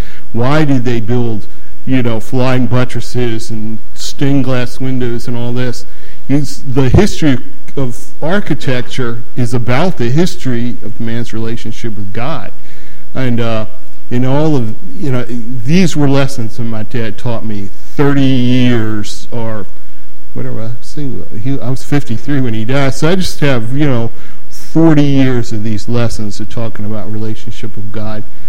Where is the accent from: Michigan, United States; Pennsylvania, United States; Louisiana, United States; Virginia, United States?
Virginia, United States; Newport News; I grew up in Newport News, and I don't know if any of you grew up in Newport News